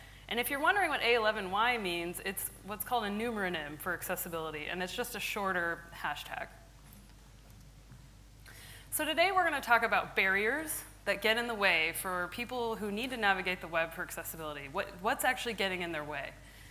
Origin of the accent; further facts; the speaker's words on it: Seattle, Washington, United States; I'm from Seattle, Washington.